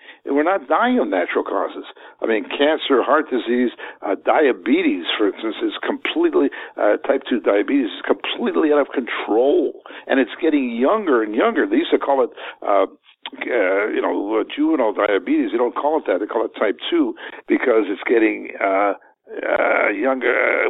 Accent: Canada; as I say, I was brought up in Canada, in the middle of the country. It gets pretty nippy there in the winter.

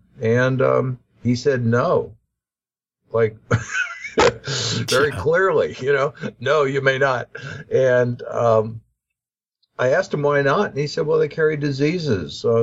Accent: Louisiana, United States; Well, I grew up sailing on Lake Pontchartrain as a child.

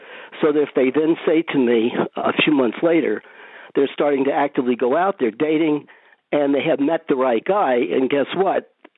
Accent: Miami Beach, Florida, United States; moved away as an adult; I came from Miami Beach, Florida. I escaped to Columbia University.

